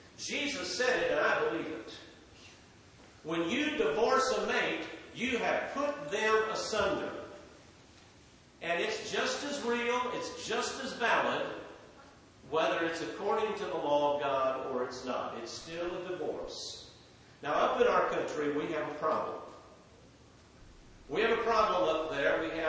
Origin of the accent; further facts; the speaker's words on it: Indiana, United States; born there; I was born in Indiana.